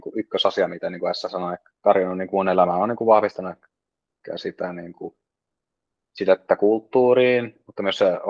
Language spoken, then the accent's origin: Finnish; Turku, Southwest Finland, Finland; Turkulainen opiskelija ja opiskelen tällä hetkellä merenkulkutekniikkaa AMKissa